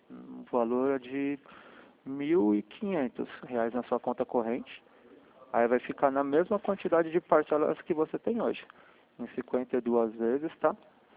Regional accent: Sorocaba, São Paulo, Brazil; Ok, é que eu sou aqui de Sorocaba, não sou de Itapê.

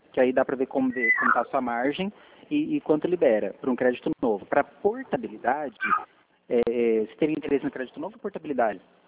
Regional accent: Dourados, Mato Grosso do Sul, Brazil; nós somos aqui de Dourados, Mato Grosso do Sul.

